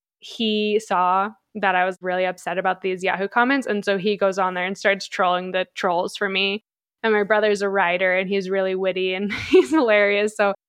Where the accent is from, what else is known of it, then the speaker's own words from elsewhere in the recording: Salt Lake City, Utah, United States; which is curious because I'm from Salt Lake City and he knows that.